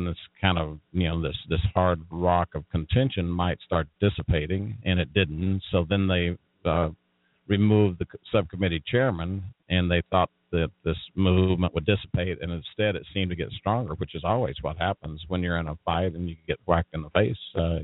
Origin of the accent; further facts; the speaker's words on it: New Mexico, United States; I work for the people back in New Mexico.